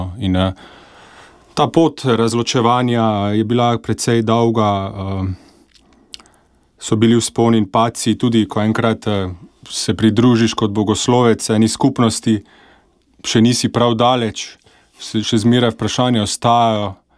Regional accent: Maribor, Drava, Slovenia; Ja, prihajam iz Maribora, obiskoval sem župnijo Matere usmiljenja pri Frančiškanih.

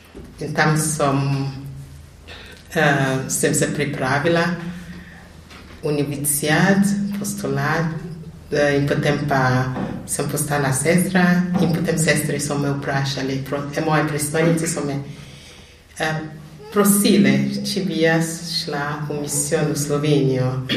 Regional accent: Lagos, Nigeria; Slovenian is a second language; sem iz Nigerije doma, iz Lagosa.

